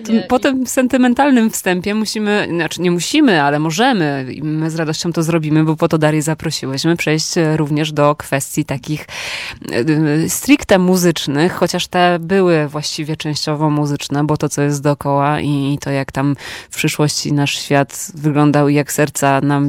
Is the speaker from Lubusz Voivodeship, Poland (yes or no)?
no; Nowy Sącz, Lesser Poland, Poland; jak wracam do mojego rodzinnego miasta, którym jest Nowy Sącz